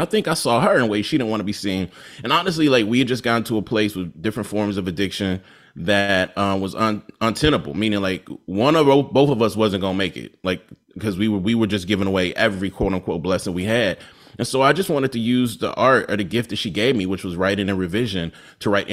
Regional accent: Jackson, Mississippi, United States; born there; Like, I was born in Jackson, and every Black boy, girl, genderqueer person I know born in Jackson has one foot in Jackson

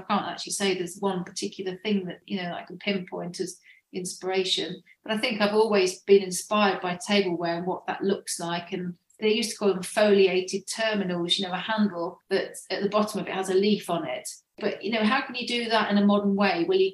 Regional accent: East Midlands, United Kingdom; I always say that I grew up in Lincolnshire, which is like a very flat landscape. Part of Lincolnshire that I grew up in is called South Holland. It's very, very flat. So massive skies, really dramatic.

